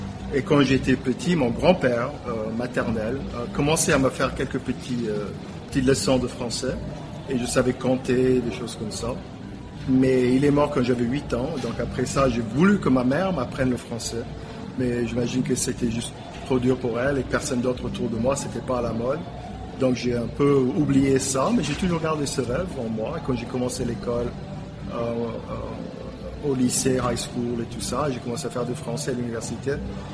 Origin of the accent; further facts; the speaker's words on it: Canal Yankee, Louisiana, United States; Donc c'est là où j'ai été élevé à Canal Yankee.